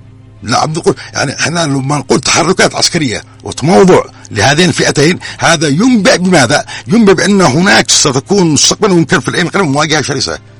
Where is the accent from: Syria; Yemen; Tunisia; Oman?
Yemen; أنا وأنت يمني